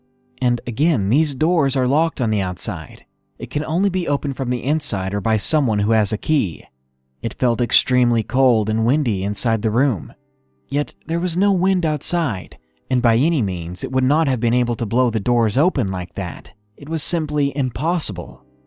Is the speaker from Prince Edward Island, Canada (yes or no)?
yes; Prince Edward Island, Canada; I'm Canadian, but I'm from the smallest province in Canada